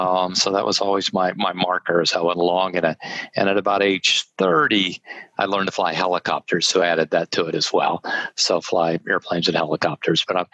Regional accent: Jackson, Mississippi, United States; born there; Well, I was born in Jackson, Mississippi. My parents, my mother was a school teacher. My dad was a Methodist minister.

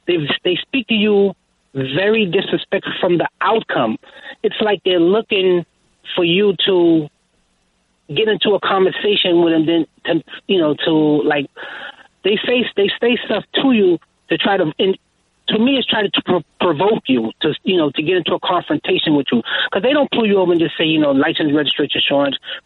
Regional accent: Brooklyn, New York, United States; I'm a young black man, and I'm from Brooklyn, a area called Brownsville. And I work for the city.

